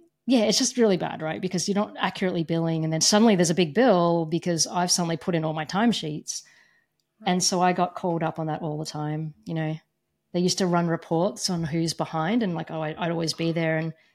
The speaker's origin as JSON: {"language": "English", "town": "Melbourne", "region": "Victoria", "country": "Australia", "tie": "born or raised there", "said": "so I'm in Melbourne, Australia, and I grew up in Melbourne, Australia"}